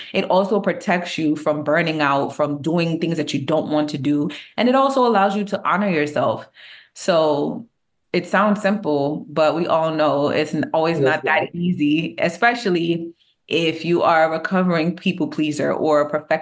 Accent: Jamaica; I am Jamaican.

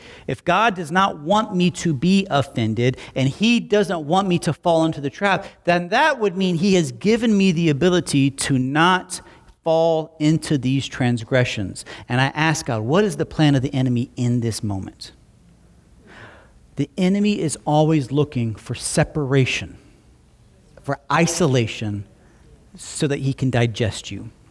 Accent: Alabama, United States; I'm from Alabama, you speak in my language.

